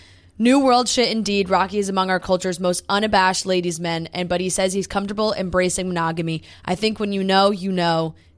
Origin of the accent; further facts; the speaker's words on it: England, United Kingdom; oh God, we're English.